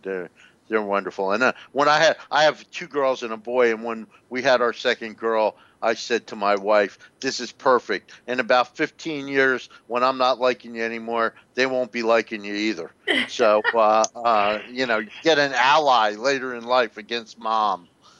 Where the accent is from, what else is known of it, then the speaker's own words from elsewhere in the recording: New Jersey, United States; I mean, I grew up in North New Jersey, and we had several brewers